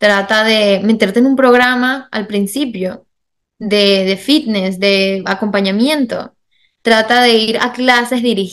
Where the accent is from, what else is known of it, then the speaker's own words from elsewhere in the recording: Venezuela; now in Miami, United States; yo soy venezolana, yo viví en Caracas y me mudé en el 2022, hace año y pico, a Miami. Y también dentro de toda esa mudanza, pues tuve que hacer una pasantía en Seattle por 3 meses